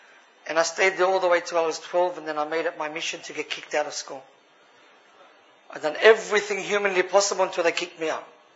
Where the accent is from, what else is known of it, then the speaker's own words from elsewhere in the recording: Sydney, New South Wales, Australia; I'm 37 years old. I come before you from Sydney, Australia.